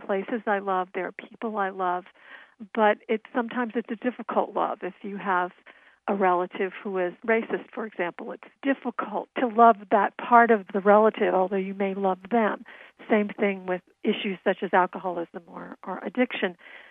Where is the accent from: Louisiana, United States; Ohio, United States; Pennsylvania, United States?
Louisiana, United States; New Orleans; you said I grew up in the Ninth Ward, and really it was right outside of the Ninth Ward.